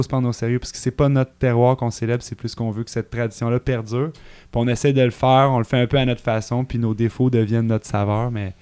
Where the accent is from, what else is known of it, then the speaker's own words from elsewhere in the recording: Mont-Tremblant, Quebec, Canada; also born or lived in Abitibi; je suis né en Abitibi. Puis après ça, mon père travaillait dans la construction. Les mines, ça allait pas bien. On a dû bouger pour Tremblant.